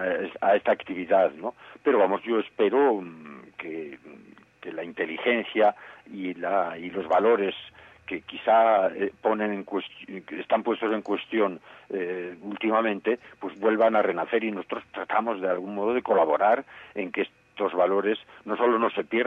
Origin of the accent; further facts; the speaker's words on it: Navarre, Spain; born there; como yo, como los navarros que hemos nacido aquí